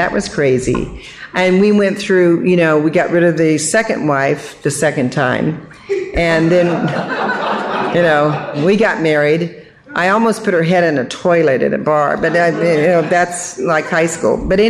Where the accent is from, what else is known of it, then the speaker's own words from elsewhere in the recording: Sacramento, California, United States; He was from Sacramento, and I grew up in Sacramento, like I said, through high school.